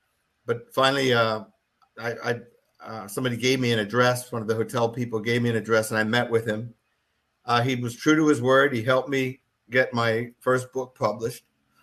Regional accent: Newark, New Jersey, United States; I said, I grew up in Newark, he grew up in Brooklyn, you know, not a lot of money

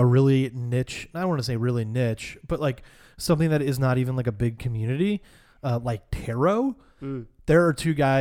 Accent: St. Louis, Missouri, United States; so I'm from St. Louis

